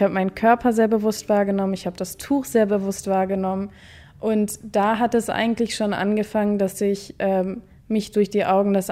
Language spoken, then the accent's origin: German; Germany; Und ich war so, ja, ich komme aus Deutschland.